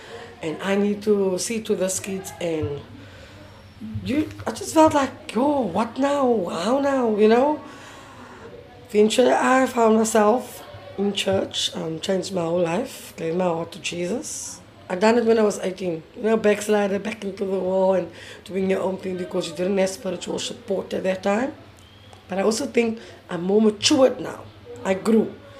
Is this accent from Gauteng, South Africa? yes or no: no; Cape Town, Western Cape, South Africa; So I'm born and bred in Woodstock. All my life I was in the inner city.